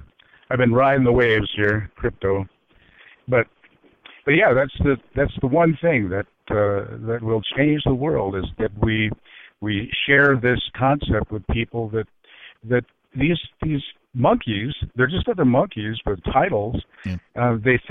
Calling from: Metropolis, Illinois, United States; I'm calling from Metropolis.

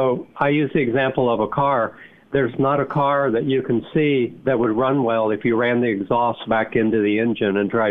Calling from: Texas, United States; I'm calling from Texas again.

